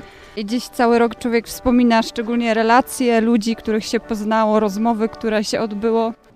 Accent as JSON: {"language": "Polish", "town": "Syców", "region": "Lower Silesian Voivodeship", "country": "Poland", "said": "jestem z Sycowa. Jestem mężatką, mam trójkę dzieci."}